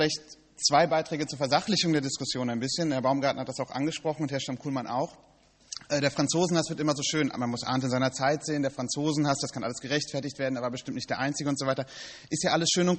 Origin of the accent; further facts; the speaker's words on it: Bonn, North Rhine-Westphalia, Germany; born there; Und ich bin in Bonn geboren, ich komme aus dem linksrheinischen Teil Deutschlands.